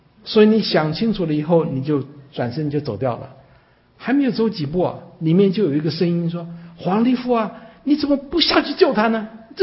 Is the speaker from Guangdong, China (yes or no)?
no; Shaoshan, Hunan, China; 我是湖南人哈，我不但是湖南人，而且我是韶山人，湖南韶山哈。